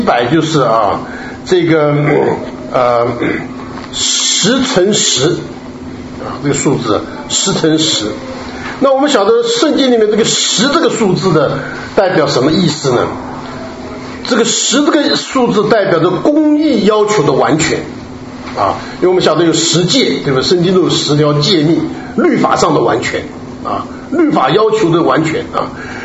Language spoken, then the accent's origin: Chinese; China; 我们中国人懂得什么叫捻呢、啊我不知道西方人懂不懂什么叫捻